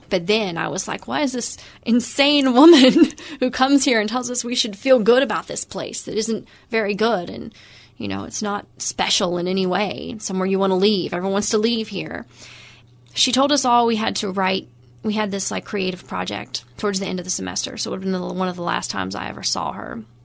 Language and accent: English; Appalachia, United States; and I did because I knew by then I was from Appalachia, but some people didn't.